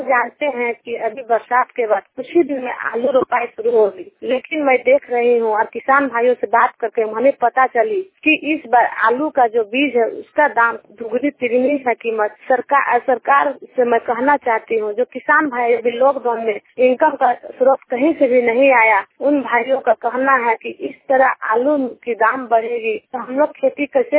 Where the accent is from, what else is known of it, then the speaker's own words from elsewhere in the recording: Jharkhand, India; झारखंड से। दोस्तों, मैं ग्रामीण क्षेत्र की रहने वाली हूँ।